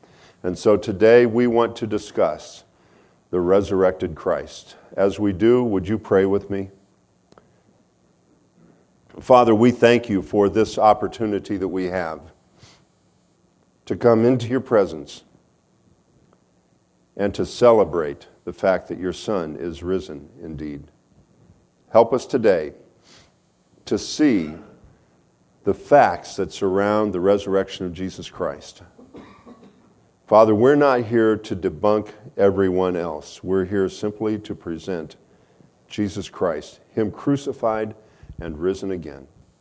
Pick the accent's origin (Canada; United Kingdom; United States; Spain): United States; Midwest; I grew up in the Midwest, I can say that. It's all flat and cornfields.